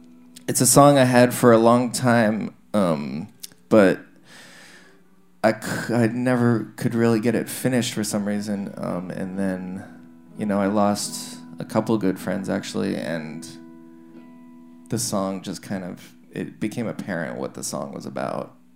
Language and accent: English; New Jersey, United States; also born or lived in Vermont; Well, I grew up in Vermont and New Jersey, but my whole family's from New Jersey.